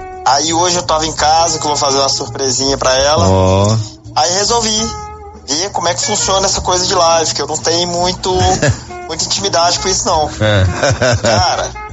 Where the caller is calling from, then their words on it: Contagem, Minas Gerais, Brazil; manda um abraço pessoal de Nova Contagem